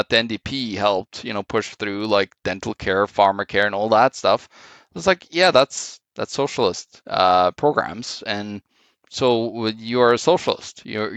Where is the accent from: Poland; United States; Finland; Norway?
Norway; English is a second language; now in Canada; I'm from Norway, and I see, like, the conservatives here turning into the Norwegian social conservatives, basically.